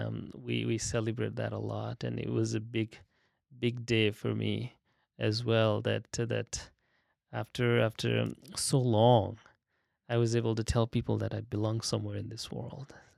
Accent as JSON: {"language": "English", "country": "Bhutan", "tie": "born or raised there", "said": "So I'm more connected to Nepalese culture. I was born in Bhutan, but many generations ago, my great-great-great-grandparents were originally, they migrated"}